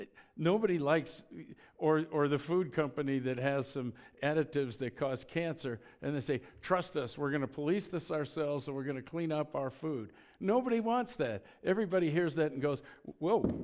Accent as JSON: {"language": "English", "town": "Boulder", "region": "Colorado", "country": "United States", "tie": "born or raised there", "said": "When I was a kid growing up in Boulder"}